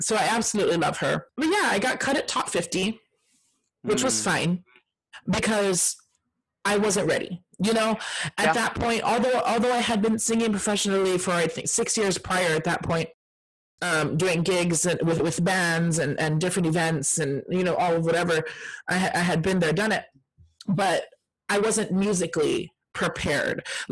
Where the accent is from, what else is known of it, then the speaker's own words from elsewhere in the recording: San Antonio, Texas, United States; it was in season 12 when they did auditions in San Antonio. I said, I'm only going to audition if they do auditions in my hometown again.